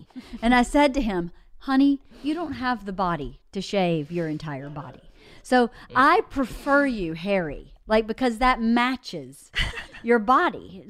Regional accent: the South, United States; because I grew up in the South, this is normal to me.

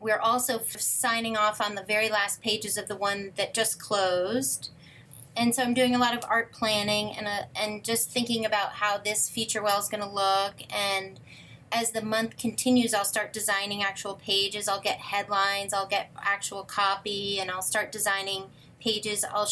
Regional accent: New York City, New York, United States; I grew up in New York City, so it's not something that was a part of my everyday life

